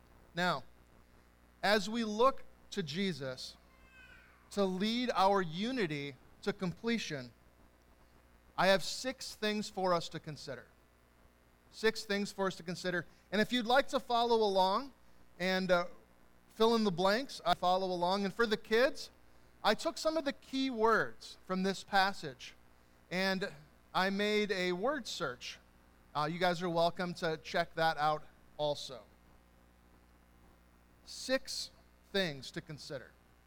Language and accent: English; Midwest, United States; We're from the Midwest. We might want to be nice.